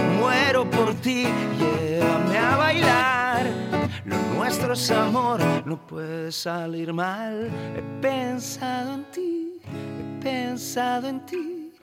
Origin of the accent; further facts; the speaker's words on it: Huesca, Aragon, Spain; Soy de Huesca, sí.